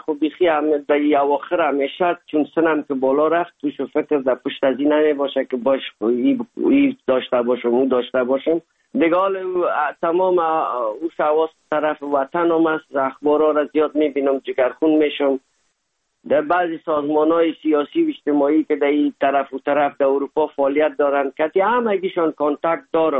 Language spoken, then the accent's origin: Persian; Afghanistan; now in Germany; اما دوری یک از افغانستان بر آمدیم تا آلمان رسیدیم، تمام اعضای فامیل ما در حدود 7 ماه طول کشید